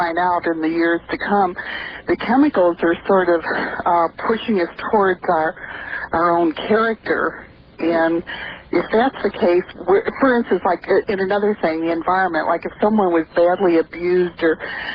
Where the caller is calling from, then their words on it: St. Louis, Missouri, United States; St. Louis.